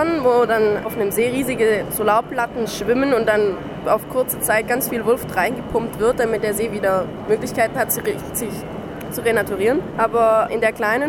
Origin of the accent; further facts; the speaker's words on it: Esslingen, Baden-Württemberg, Germany; Ich komme aus Esslingen, also wir sind insgesamt 12 Leute.